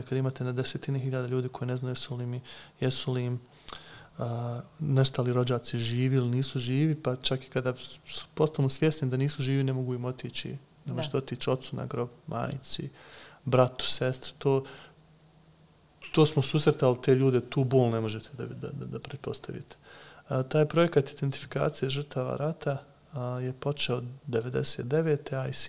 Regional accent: Bosnia & Herzegovina; možemo biti stvarno kao Bosanci i Hercegovci ponosni

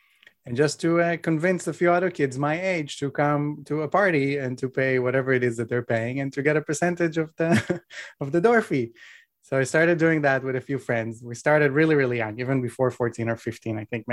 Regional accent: Israel; So I grew up in Israel, which is a very kind of safe place for children and also has very nice weather.

